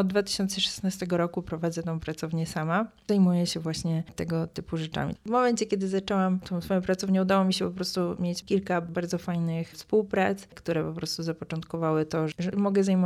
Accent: Beskids, Poland; Wychowywałam się też na samym początku w dzieciństwie z moją babcią w takiej niewielkiej miejscowości w Beskidach.

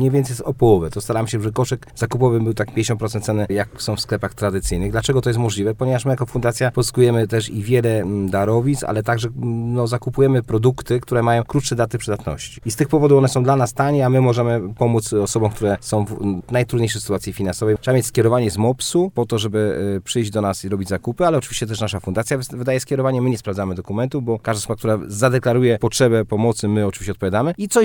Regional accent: Kołobrzeg, West Pomeranian Voivodeship, Poland; Kołobrzeg, mój rodziny, bo ja pochodzę z Kołobrzegu

